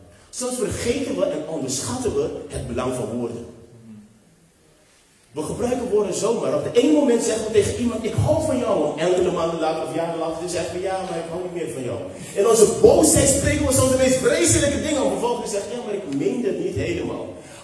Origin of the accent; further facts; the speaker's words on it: Curaçao; now in Netherlands; ik ben geboren en getogen op Curaçao. En ik woon al best lang hier in Nederland.